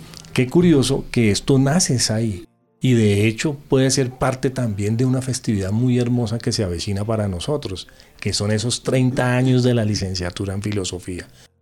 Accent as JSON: {"language": "Spanish", "region": "Bogotá", "country": "Colombia", "said": "yo soy rolo, bogotano de pura cepa"}